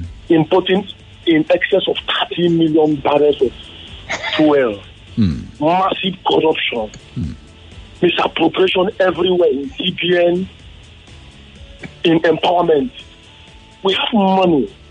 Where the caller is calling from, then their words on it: Surulere, Lagos, Nigeria; from Surulere.